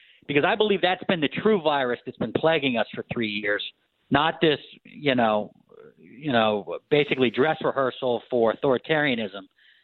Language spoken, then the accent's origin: English; Philadelphia, Pennsylvania, United States; I played sports growing up in Philadelphia